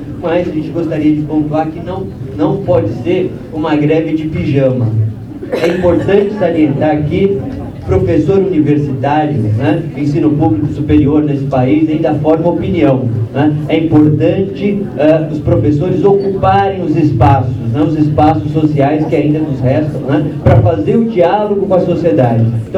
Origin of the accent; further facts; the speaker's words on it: Rio das Ostras, Rio de Janeiro, Brazil; sou de Rio das Ostras.